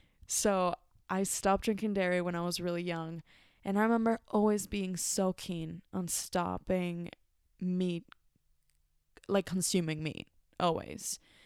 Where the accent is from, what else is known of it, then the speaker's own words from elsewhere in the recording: Mexico; English is a second language; growing up in Mexico, I would see food as part of my culture, part of my heritage